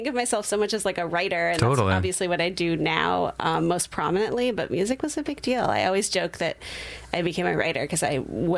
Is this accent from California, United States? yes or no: yes; Santa Cruz, California, United States; because I grew up in Santa Cruz